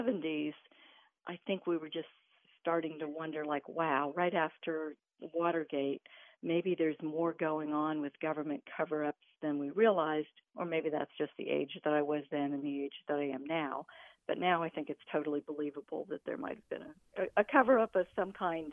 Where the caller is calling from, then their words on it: Raleigh, North Carolina, United States; I'm calling from Raleigh.